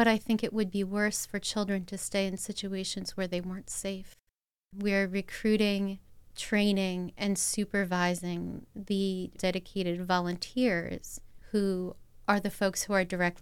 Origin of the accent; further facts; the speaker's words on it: Baltimore, Maryland, United States; I grew up in Baltimore. I saw a lot of people who were struggling and suffering